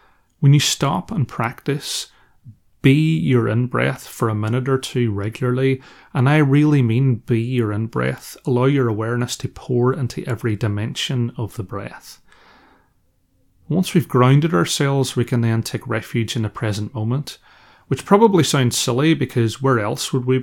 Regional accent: Northern Ireland, United Kingdom; accent: Northern Irish; those of you who've listened to the podcast for a while and are used to my Northern Irish accent

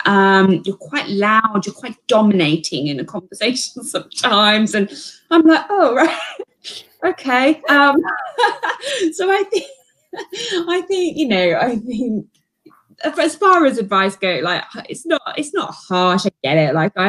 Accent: East of England, United Kingdom; because I'm originally from Essex.

